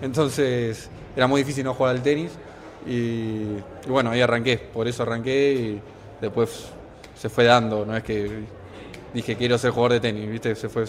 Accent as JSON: {"language": "Spanish", "country": "Argentina", "tie": "born or raised there", "said": "Y bueno, yo me crié en Argentina"}